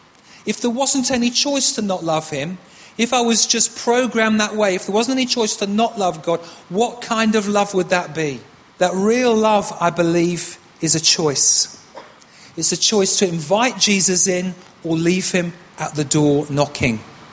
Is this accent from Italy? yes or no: no; Windsor, South East England, United Kingdom; I grew up from when I was 2 to when I was 10 near Windsor. I grew up near Windsor Castle and lived in the village very near Windsor Castle.